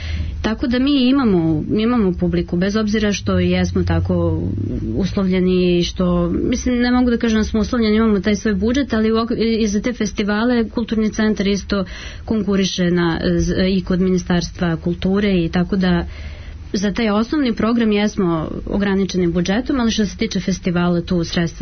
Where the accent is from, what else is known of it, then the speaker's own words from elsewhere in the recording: Novi Sad, Vojvodina, Serbia; pošto dolazim iz Novog Sada koji je inače poznat kao festivalski grad